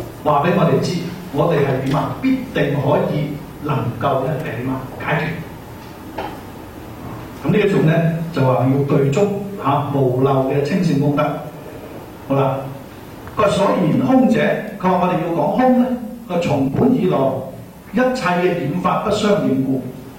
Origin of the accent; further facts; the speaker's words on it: China; 但係我哋中國人咧就先講有，就先講無。